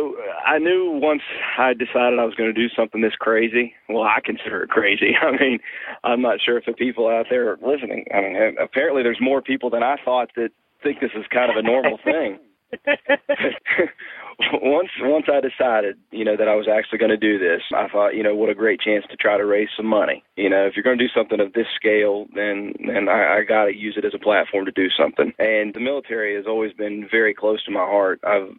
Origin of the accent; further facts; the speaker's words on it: Spencer, West Virginia, United States; I'm just your average Joe, basically. I'm 32 years old, and I'm from Spencer, West Virginia